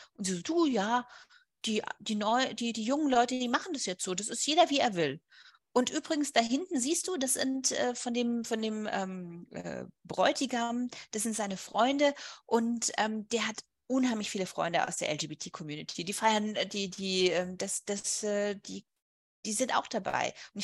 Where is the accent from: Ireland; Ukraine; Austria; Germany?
Germany; also born or lived in Spain; weil ich bin ja Deutsche und Spanierin und deswegen vergleiche ich die beiden Länder auch mal ganz gerne.